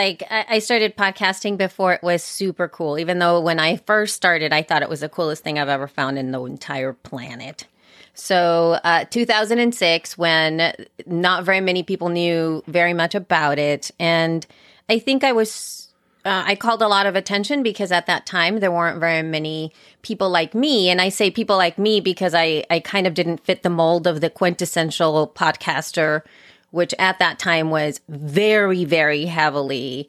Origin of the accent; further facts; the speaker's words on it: El Salvador; now in Los Angeles, United States; And I happened to be from El Salvador. So I was an immigrant from El Salvador, who was teaching yoga in LA, and I decided to make a podcast.